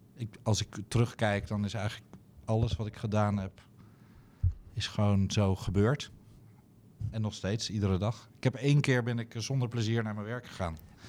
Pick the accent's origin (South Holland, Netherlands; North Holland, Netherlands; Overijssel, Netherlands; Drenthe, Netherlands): Drenthe, Netherlands; Ik ben geboren en getogen Drent. Mm-hmm. Maar mijn familie komt uit Valkenswaard. Dat is vlakbij Eindhoven.